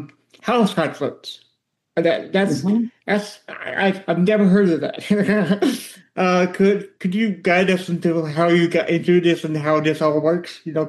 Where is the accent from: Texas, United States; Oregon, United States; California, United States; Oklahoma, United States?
Texas, United States; Austin; born there; now in Lexington, United States; I was born in Texas, Austin.